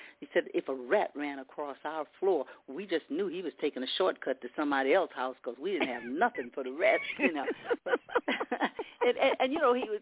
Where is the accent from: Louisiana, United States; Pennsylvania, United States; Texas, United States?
Louisiana, United States; From just right next door in Louisiana.